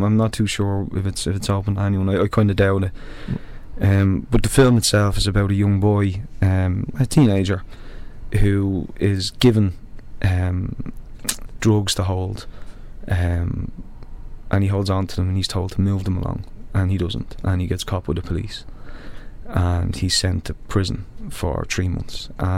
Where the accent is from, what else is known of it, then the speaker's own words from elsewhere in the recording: Dublin, Leinster, Ireland; which I grew up in Dublin city centre